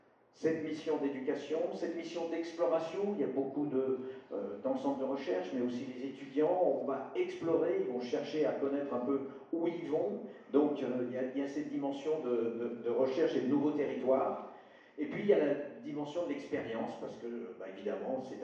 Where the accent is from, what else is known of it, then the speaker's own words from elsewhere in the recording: Lyon, Auvergne-Rhône-Alpes, France; born there; je suis né à Lyon